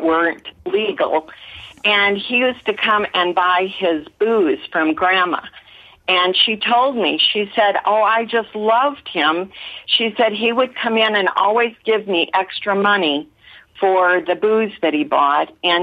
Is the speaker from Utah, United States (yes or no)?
no; East Dubuque, Illinois, United States; I come from East Dubuque, Illinois, mm-hmm. and it's right on the Mississippi.